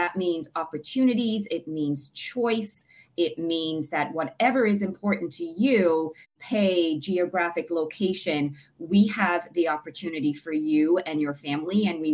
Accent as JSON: {"language": "English", "country": "Ireland", "moved": "as an adult", "lives_now": "United States", "said": "Probably can tell from my accent, like Sinead, I am an immigrant as well, coming from Ireland. Arrived in the US"}